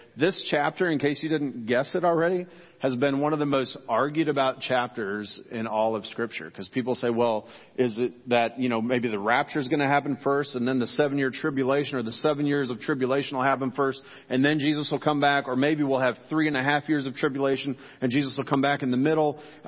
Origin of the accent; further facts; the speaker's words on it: Midwest, United States; I still remember growing up in the Midwest when a thunderstorm would come rolling in.